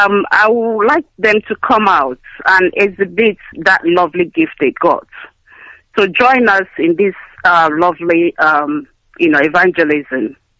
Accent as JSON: {"language": "English", "town": "Umuahia", "region": "Abia", "country": "Nigeria", "lives_now": "London, United Kingdom", "said": "I'm from Isiala Oboro, Omuahia, Biafra land."}